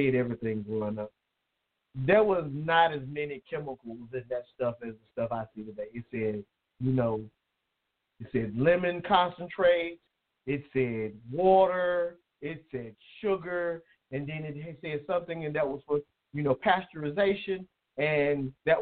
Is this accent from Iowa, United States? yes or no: no; DeKalb County, Georgia, United States; also born or lived in Fulton County; For me, I remember growing up in DeKalb County, Georgia. I was born in Fulton, raised in DeKalb.